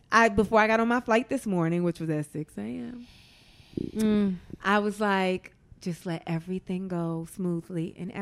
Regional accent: New York City, New York, United States; I'm a New Yorker, but also the South has really strong church ties

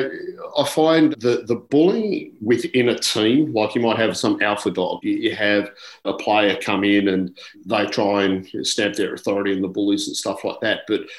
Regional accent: Canberra, Australian Capital Territory, Australia; I grew up in Canberra. So ACT was a small pool.

